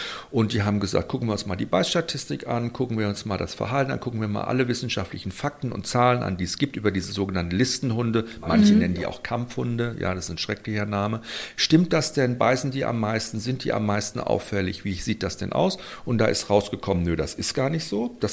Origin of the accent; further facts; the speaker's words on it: Munich, Bavaria, Germany; es ist meine alte Heimat München und bin immer auch noch hier sehr verbunden der Stadt.